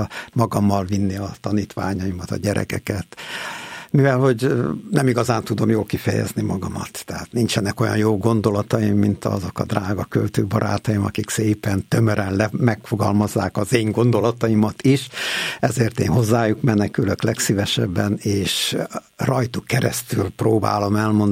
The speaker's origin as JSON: {"language": "Hungarian", "region": "Zakarpattia Oblast", "country": "Ukraine", "said": "mint ahogy otthon Kárpátalján soha nem jön össze semmi"}